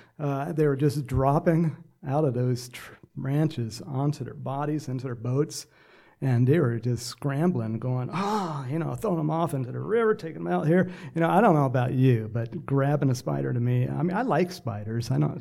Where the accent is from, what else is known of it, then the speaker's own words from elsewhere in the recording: Texas, United States; born there; also born or lived in Georgia; now in California, United States; My wife doesn't like it when I say I'm born from Texas, but that's the way it is. And then we spent a little time in Georgia, and then we went back to Texas, and then my dad landed us in California.